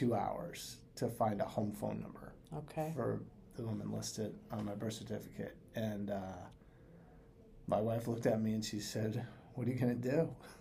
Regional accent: Massachusetts, United States; because I grew up in Western Mass.

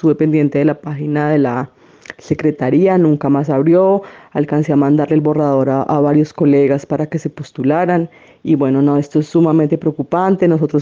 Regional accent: Pereira, Risaralda, Colombia; Soy pereirana.

